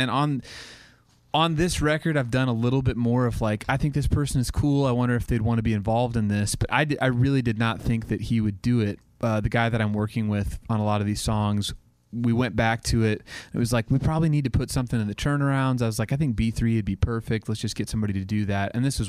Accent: Oklahoma, United States; So I grew up in Oklahoma, and so I feel like that era of country music was just, I don't know, like I grew up listening to it.

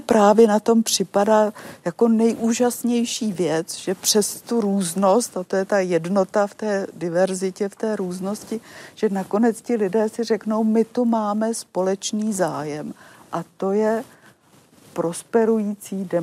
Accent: Prague, Czechia; now in village, Czechia; Já se cítím jako Češka, jako Pražačka, i když teď žiju na vsi, ale cítím se jako Evropanka. A cítím se, že spatří mi do určitého severoatlantického kulturního křesťansko-židovského okruhu.

